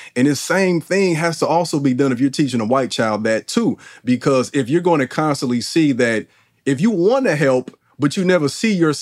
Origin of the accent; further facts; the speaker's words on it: Jamaica; also born or lived in United States; learning about the history of America, especially with being Jamaican and American myself.